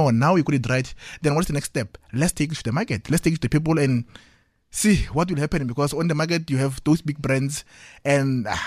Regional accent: Polokwane, Limpopo, South Africa; I'm from Ramolebo Alokotwane in Polokwane. I'm from those rural areas

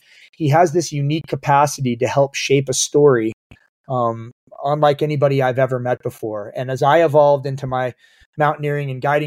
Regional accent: Midwest, United States; Growing up in the Midwest, where, you know, the heat and humidity sort of is a delivery vehicle for allergens and pollutants, makes the air heavier and denser and moves those things around.

